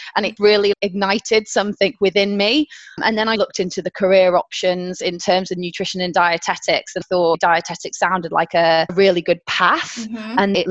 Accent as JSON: {"language": "English", "town": "Chester", "region": "North West England", "country": "United Kingdom", "lives_now": "Leeds, United Kingdom", "said": "Oh, I know. Yeah, I'm from Chester originally, and then I moved to Leeds in 2005, and I did two of my degrees in Leeds"}